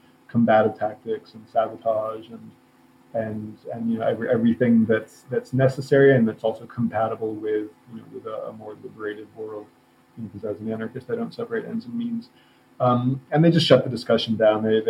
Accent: Virginia, United States; I grew up in Virginia in the 80s and 90s.

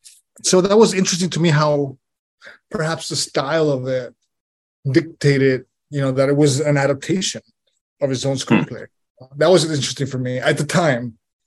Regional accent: Texas, United States; I'm what you would call, like, I'm a writer from South Texas. I guess my last 3 books have been South Texas oriented.

